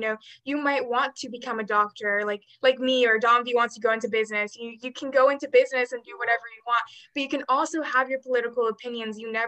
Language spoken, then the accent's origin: English; Venezuela; I definitely had that immigrant background of being involved. I am from Venezuela.